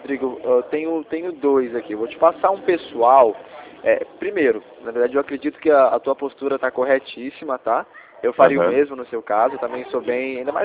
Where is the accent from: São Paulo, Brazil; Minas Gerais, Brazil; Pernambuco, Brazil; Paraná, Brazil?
São Paulo, Brazil; Rio Claro; Sou de Rio Claro.